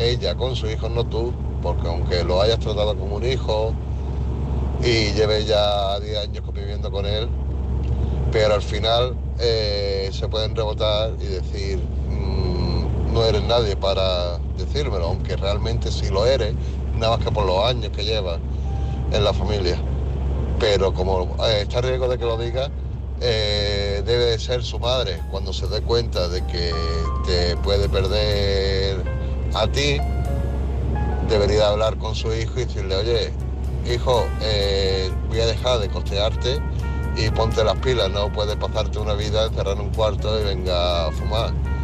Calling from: Málaga, Andalusia, Spain; Buenas noches … de Málaga, Unidad Móvil.

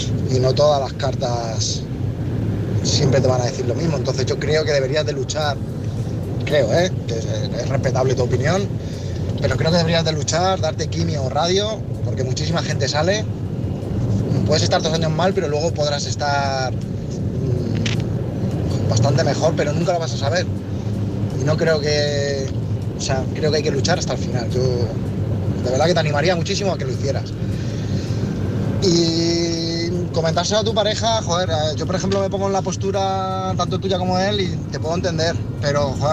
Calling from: Madrid, Community of Madrid, Spain; de Madrid

